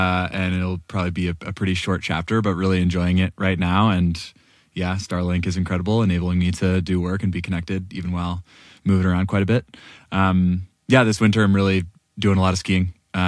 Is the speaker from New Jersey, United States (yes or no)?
no; Washington, United States; I grew up in Washington State, where I had the opportunity to spend a lot of time outside as a kid.